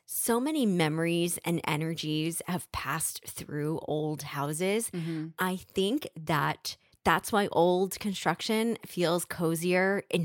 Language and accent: English; Hackensack, New Jersey, United States; I'm from the sack.